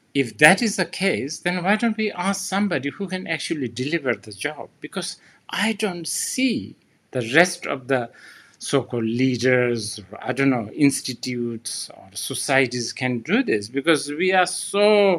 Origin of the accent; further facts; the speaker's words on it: Bhutan; English is a second language; For instance, like just my home country, Bhutan alone.